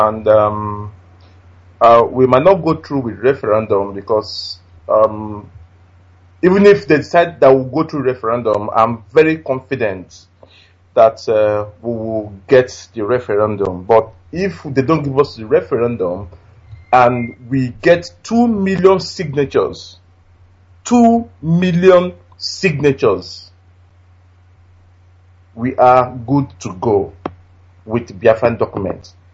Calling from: Dartford, South East England, United Kingdom; I'm calling from London. I'm in Dartford area.

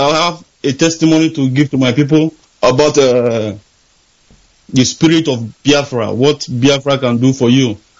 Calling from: Northern Norway, Norway; I'm calling from North Norway.

